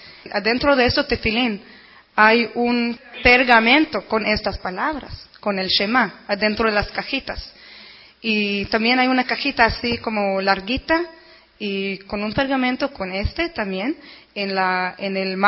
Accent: Israel; Spanish is a second language; moved away; yo crecí en Israel

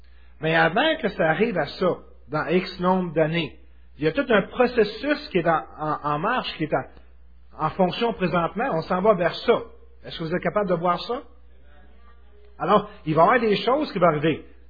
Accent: Quebec, Canada; Que je peux dire ça, je suis québécois.

